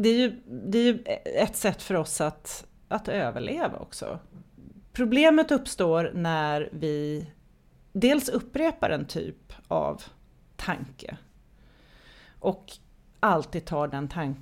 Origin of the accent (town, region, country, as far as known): Sweden; born there